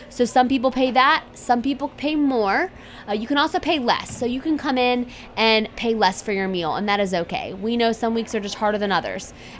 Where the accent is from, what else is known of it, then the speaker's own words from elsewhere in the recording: Raleigh, North Carolina, United States; I grew up in North Raleigh, went to NC State with a degree in international relations, an Italian.